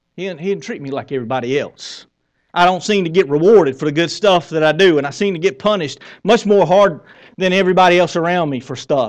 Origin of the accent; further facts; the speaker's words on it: the South, United States; because we're from the South.